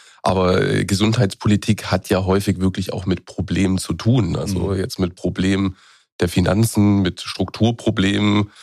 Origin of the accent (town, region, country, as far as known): Thuringia, Germany; born there; now in Magdeburg, Germany